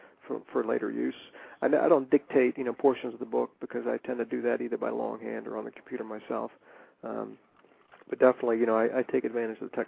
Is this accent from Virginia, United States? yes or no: yes; Virginia, United States; And I grew up in the South in Virginia.